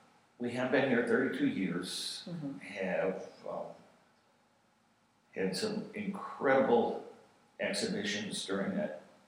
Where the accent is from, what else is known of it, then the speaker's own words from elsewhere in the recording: Charlotte, North Carolina, United States; That people will walk into my booth and they'll see that I'm from Charlotte and will say, "You have this quality of art down there."